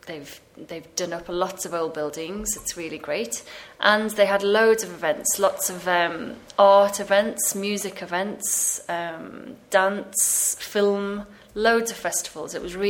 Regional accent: Liverpool, North West England, United Kingdom; I'm from Liverpool, so I do. I'm proud of my roots, but I really assure you there's a fantastic atmosphere in my city.

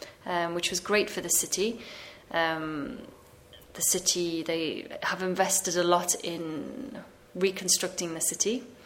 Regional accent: Liverpool, North West England, United Kingdom; I'm from Liverpool, so I do. I'm proud of my roots, but I really assure you there's a fantastic atmosphere in my city.

